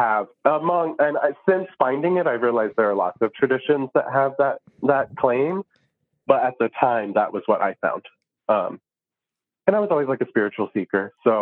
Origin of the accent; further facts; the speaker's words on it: United States; kind of as a white person, as an American